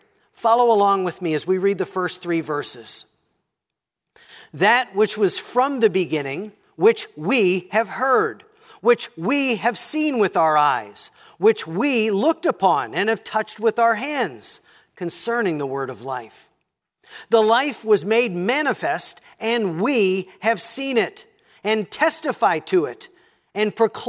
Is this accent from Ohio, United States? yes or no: no; Sewickley, Pennsylvania, United States; Now, I grew up outside of Pittsburgh in a little town called Swickley.